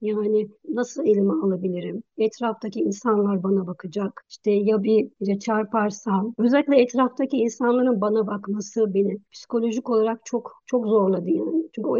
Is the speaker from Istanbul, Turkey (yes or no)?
yes; Istanbul, Turkey; born there; Ailem uzakta benim, İstanbul'da değil. Ben İstanbul'da doğdum biliyorum ama sonra onlar memlekete gittiler, terk ettiler. Yani memlekete döndüler.